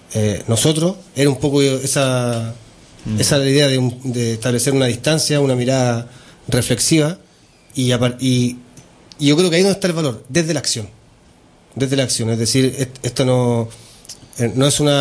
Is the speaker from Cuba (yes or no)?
no; Chile; nosotros de hecho venimos de Chile, que es una cultura panfletaria, ¿no?